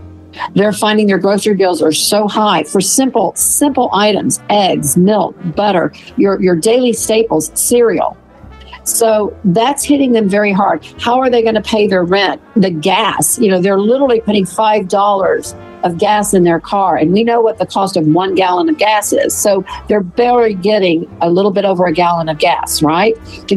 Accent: Texas, United States; As you know, Kevin, I've been to the border, and I'm from Texas, so I'm very familiar with the border.

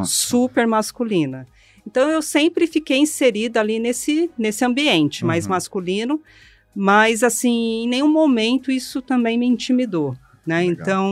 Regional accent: Guarulhos, São Paulo, Brazil; Eu nasci em Guarulhos, cresci em Guarulhos.

